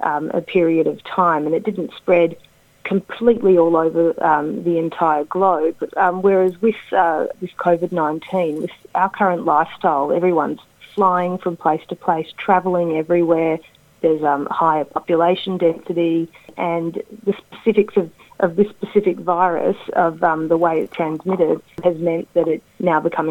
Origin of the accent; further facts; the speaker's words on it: Western Australia, Australia; I'm from Western Australia. I'm presently working in Western Australia.